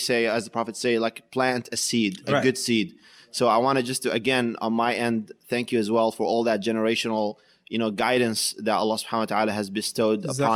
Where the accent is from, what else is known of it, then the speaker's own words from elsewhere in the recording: Syria; English is a second language; moved away as an adult; also born or lived in New Jersey; now in United States; It was back in 1999 when I first came. I came from Syria and right off of high school. And I was just learning English